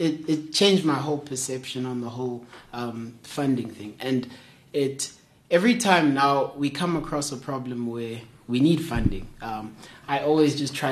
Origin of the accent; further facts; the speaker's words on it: Springs, Gauteng, South Africa; Well, I'm from Springs